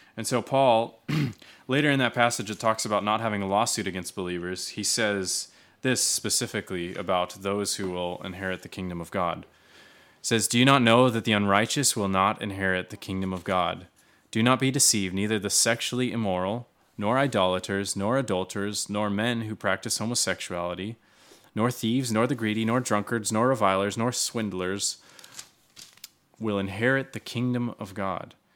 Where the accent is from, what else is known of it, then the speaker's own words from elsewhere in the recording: United States; I come from the States.